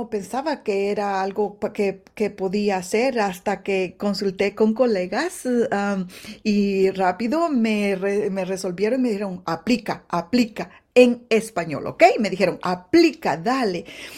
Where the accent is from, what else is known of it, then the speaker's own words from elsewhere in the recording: Guastatoya, El Progreso, Guatemala; Guastatoya es donde yo nací y crecí, y es la escuela donde yo concluí los grados primordiales, los grados de elementarios.